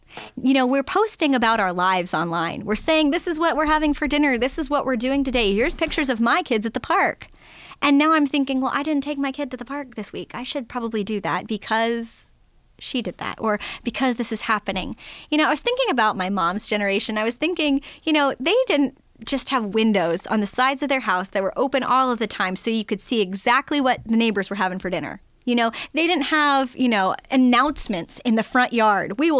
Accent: Oklahoma City, Oklahoma, United States; I am originally from Oklahoma City, and I honestly thought I was going to marry a pastor

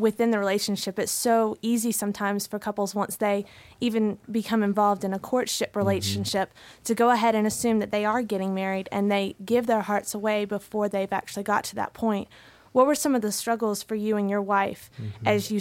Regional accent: Fuquay-Varina, North Carolina, United States; I'm from Fuquay, Varina, North Carolina, and I just graduated from Lee University.

